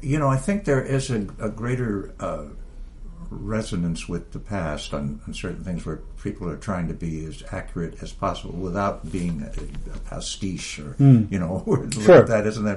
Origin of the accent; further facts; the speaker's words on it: San Francisco, California, United States; I mean, that's my hometown.